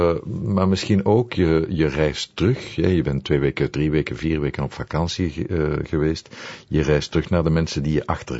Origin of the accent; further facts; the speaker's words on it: Belgium; Het is iets wat wij als Belg natuurlijk weinig meemaken